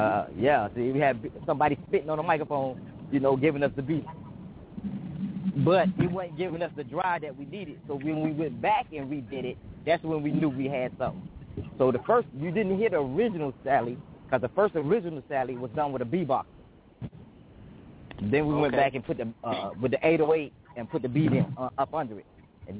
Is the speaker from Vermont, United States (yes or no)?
no; Miami, Florida, United States; from Miami, Florida. I grew up in Liberty City, Overtown.